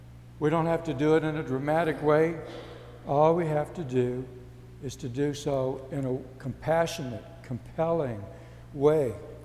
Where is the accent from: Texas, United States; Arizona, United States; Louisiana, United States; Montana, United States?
Texas, United States; San Antonio; And I remember in my teenage years growing up in San Antonio, at one point, I was part of a campaign of high school students where we went down to the Alamo Plaza.